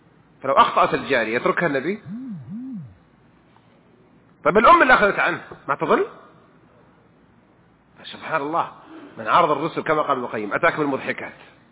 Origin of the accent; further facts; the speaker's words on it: Riyadh, Riyadh Province, Saudi Arabia; accent: Riyadh; وإني من الرياض حسبني لأن أنا عشت في الرياض يعني لهجتي شوية أحيانا من الرياض.